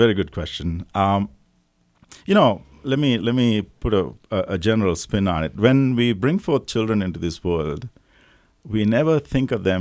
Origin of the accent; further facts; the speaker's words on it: Sri Lanka; also born or lived in India; I'm from Sri Lanka.